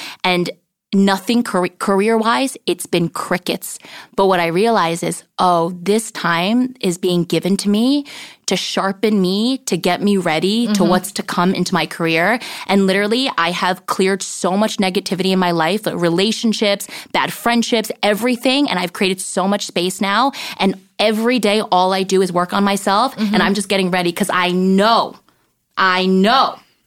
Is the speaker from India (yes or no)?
no; New Jersey, United States; I grew up in New Jersey. Like, I never saw it.